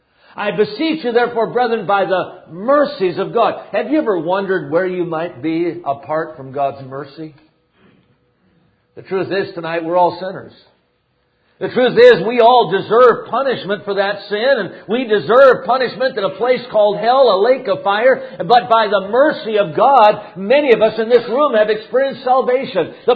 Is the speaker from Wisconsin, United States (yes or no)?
yes; Wisconsin, United States; now in California, United States; I'm from Wisconsin, transplanted to California.